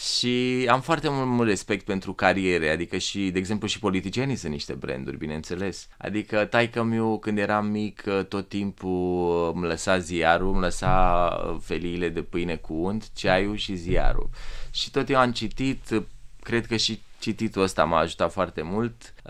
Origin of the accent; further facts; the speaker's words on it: Brăila, Brăila County, Romania; Când ești mic, dintr-un oraș mic, cum eram eu din Brăila, tot ce îți dorești este să reușești în viață.